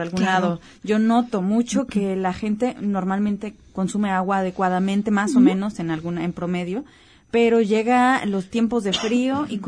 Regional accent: Mexico; Porque generalmente nosotros como mexicanos siempre tenemos presente la bebida

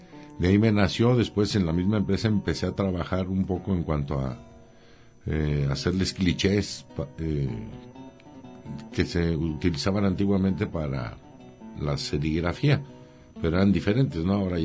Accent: Querétaro, Mexico; yo soy originario de Querétaro, una tierra muy taurina

